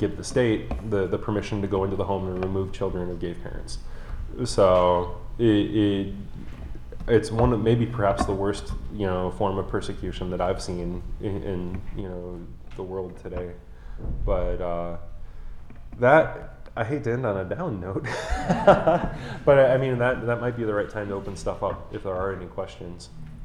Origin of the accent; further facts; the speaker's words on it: Gary, Indiana, United States; I growing up in Gary, with very limited resources or exposure to a thriving gay community, did not have a matured way of understanding how I fit into that world.